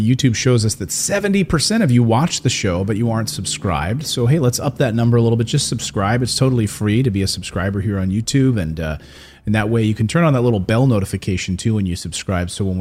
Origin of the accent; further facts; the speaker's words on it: New Jersey, United States; It's got some language in it, but, you know, hey, we're from New Jersey.